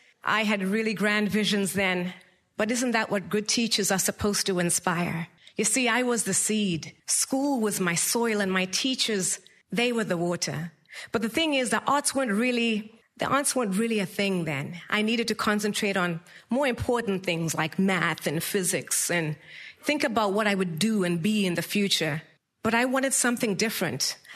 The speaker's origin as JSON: {"language": "English", "country": "Zimbabwe", "lives_now": "United States", "said": "I am a seed. I am an immigrant. I am Zimbabwean. I am American."}